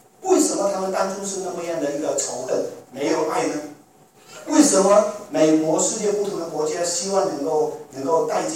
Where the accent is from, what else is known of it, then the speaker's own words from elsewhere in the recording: Malaysia; now in Africa; 我们马来西亚人，马来西亚长大，